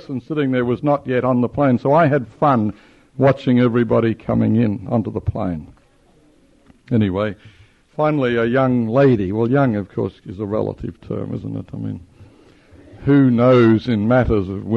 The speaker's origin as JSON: {"language": "English", "country": "Australia", "said": "I said, of course, I know exactly which, being an Australian, I know that it's the spiritual."}